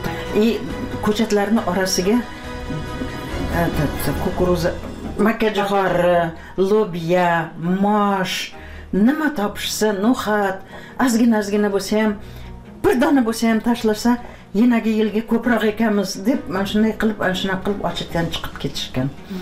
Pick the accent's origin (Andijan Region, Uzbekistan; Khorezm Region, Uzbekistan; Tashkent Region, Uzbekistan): Tashkent Region, Uzbekistan; Piskent; born or raised there